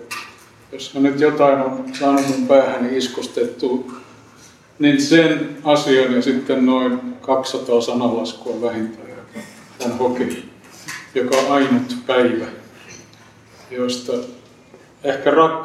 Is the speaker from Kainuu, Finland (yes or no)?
no; Helsinki, Uusimaa, Finland; Olen syntynyt 70 vuotta sitten Helsingissä sodan aikana. Asuimme Kallion kaupungin osassa